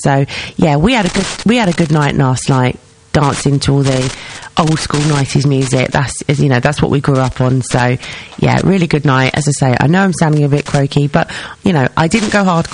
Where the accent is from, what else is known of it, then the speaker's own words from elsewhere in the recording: East Ham, London, United Kingdom; I'm an East End girl, me. I'm from East Ham